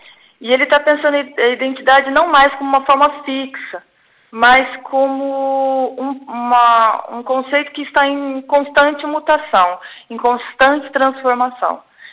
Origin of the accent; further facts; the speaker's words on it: Brazil; Porque nós, como brasileiros, a gente sempre, de alguma maneira, se identifica com esse tema.